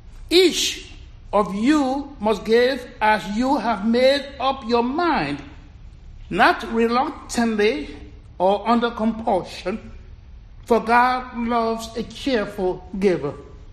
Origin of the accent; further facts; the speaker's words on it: Liberia; gospel lesson about the widow's offering reminds me of the children's Easter offering many years ago in my hometown church in Liberia, West Africa.